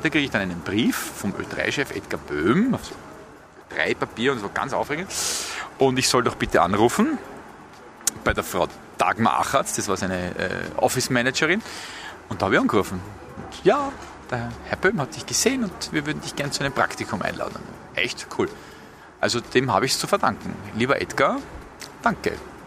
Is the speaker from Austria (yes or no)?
yes; Tyrol, Austria; als Tiroler